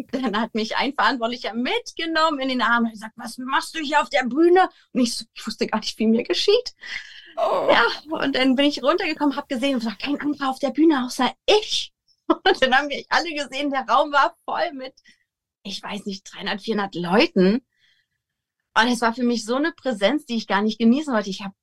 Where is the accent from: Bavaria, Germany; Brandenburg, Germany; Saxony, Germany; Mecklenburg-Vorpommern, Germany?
Brandenburg, Germany; Potsdam; Wir kommen aus Potsdam